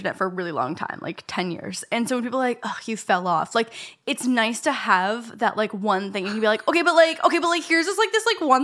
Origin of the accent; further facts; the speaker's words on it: Canada; Also, like, I'm Canadian, so, like